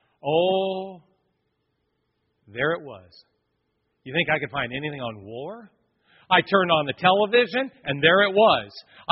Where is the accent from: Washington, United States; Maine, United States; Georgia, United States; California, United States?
California, United States; San Francisco; I grew up in San Francisco in the 60s.